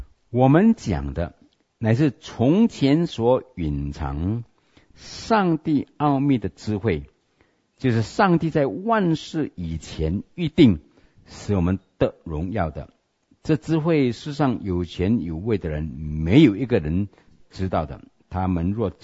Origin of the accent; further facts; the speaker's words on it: China; 我们中国人有个叫西方的歌王